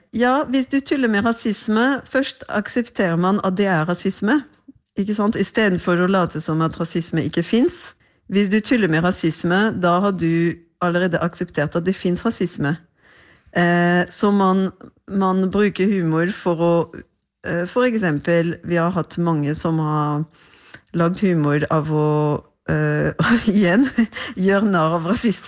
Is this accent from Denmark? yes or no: no; Marseille, Provence-Alpes-Côte d'Azur, France; Norwegian is a second language; now in Norway; jeg kommer fra Marseille som en ganske fattig havneby som i Sør-Frankrike